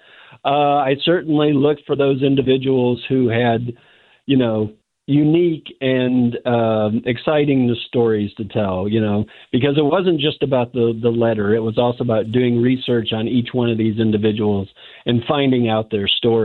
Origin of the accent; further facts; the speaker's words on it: Missouri, United States; I've been here about 24 years now, and so I grew up in Missouri, but not in the St. Louis area.